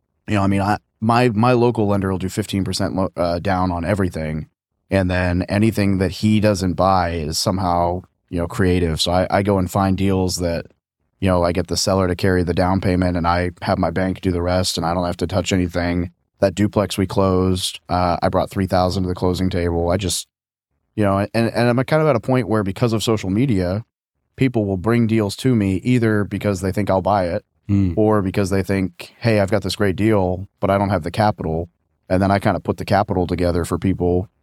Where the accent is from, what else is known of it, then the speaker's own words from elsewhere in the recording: Little Rock, Arkansas, United States; I grew up in Little Rock.